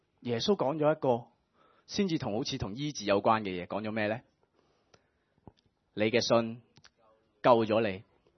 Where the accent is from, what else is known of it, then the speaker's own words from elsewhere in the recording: China; 我哋中国人成日讲，我觉得呢句说话係非常正，就係饮水思源。